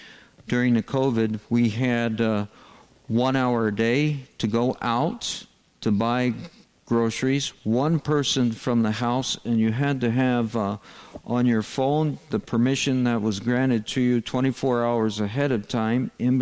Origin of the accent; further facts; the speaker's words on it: United States; But I know, because I'm American myself, even when he's at coffee, he's still at work.